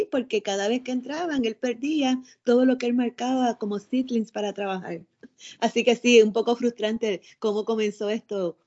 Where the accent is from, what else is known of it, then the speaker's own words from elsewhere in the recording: Mayagüez, Puerto Rico; Yo pues soy de Mayagüez y recuerdo ver la estatua desde la calle en las noches iluminadas